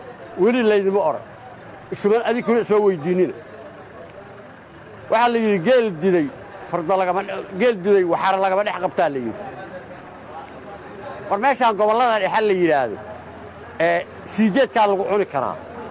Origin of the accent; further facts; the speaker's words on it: Eelbuur, Galguduud, Somalia; born there; uu degmada Eelbuur la yiraahdo anigu aan ku dhashay